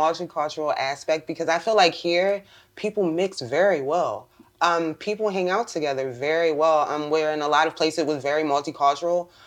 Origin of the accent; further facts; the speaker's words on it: Columbia, Maryland, United States; also born or lived in Washington, D.C.; Yeah, but yes, I was born in D.C. at Washington Hospital Center. But I actually moved to Columbia, Maryland.